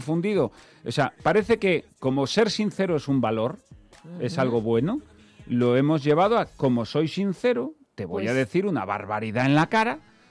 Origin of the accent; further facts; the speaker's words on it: Vigo, Galicia, Spain; now in Dominican Republic; Yo soy vigués, pero mis hijos ya son nacidos en Madrid. Yo no vivo en mi casa, yo soy de Vigo.